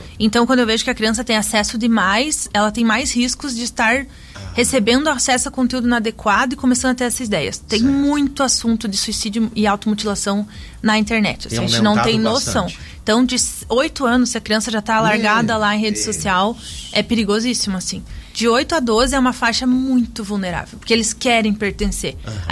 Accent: Brazil; eu sou do Brasil. Fui morar numa cidade bem pequenininha, tinha 10 mil habitantes, assim.

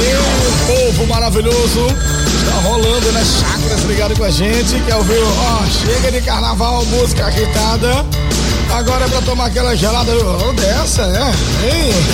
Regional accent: Paraná, Brazil; Somos do Paraná, direto pra Barreiras, é meu carnaval de férias ainda

